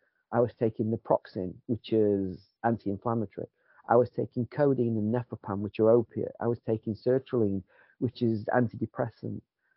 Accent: Yorkshire and the Humber, United Kingdom; I'm a Yorkshireman, Matt.

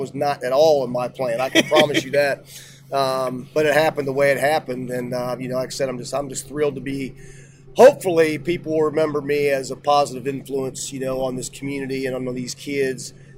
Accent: Ohio, United States; And, football in Ohio, I grew up right around the Hall of Fame, and it was emphasized at an early age

